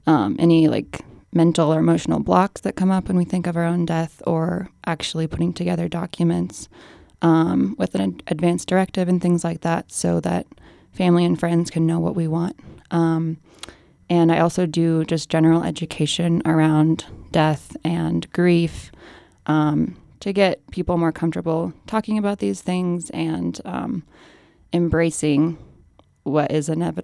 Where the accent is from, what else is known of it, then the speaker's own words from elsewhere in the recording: Silt, Colorado, United States; I grew up in Silt and I currently live in Silt.